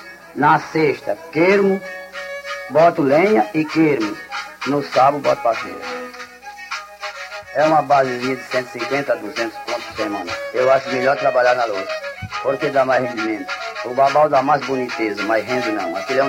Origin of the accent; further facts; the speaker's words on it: Itaperuá, Brazil; born there; Nasci em Itaperuá, me batizei em Timbaúba de Mocói. Eu nasci no ano de 17, no dia 18 de Santana.